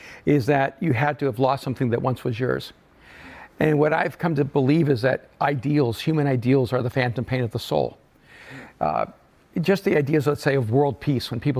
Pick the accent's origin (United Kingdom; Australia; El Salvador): El Salvador; now in United States; we grew up pretty much irreligious. I'm an immigrant from El Salvador. And so we have a little bit of a Roman Catholic kind of like backdrop